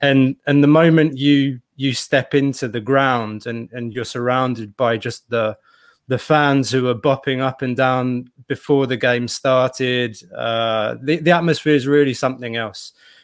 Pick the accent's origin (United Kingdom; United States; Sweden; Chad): United Kingdom; London; moved away as an adult; now in Belgium; So actually, I'm a Londoner, but I was born in London and I grew up south of the river.